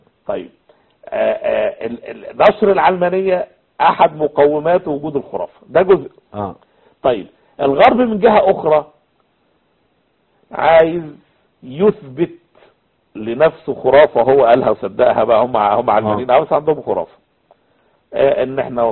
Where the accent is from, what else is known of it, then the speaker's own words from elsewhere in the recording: Egypt; عندنا في مصر